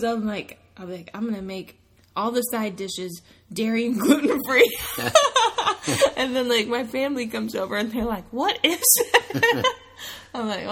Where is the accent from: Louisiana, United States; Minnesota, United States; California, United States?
Minnesota, United States; Yeah. Way better.